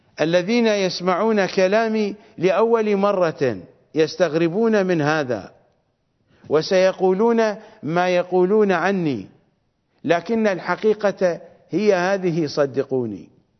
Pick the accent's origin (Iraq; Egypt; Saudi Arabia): Iraq; فأنا عراقي وقلبي متعلق بالنجف، وأنا شيعي وجزء من الواقع الشيعي المتدين